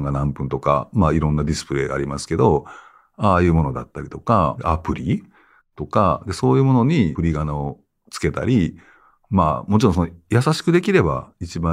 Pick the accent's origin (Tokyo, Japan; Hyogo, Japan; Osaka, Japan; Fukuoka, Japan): Osaka, Japan; accent: Kansai; やっぱり僕は関西イントネーションじゃないですか。どう考えても。大阪人なんで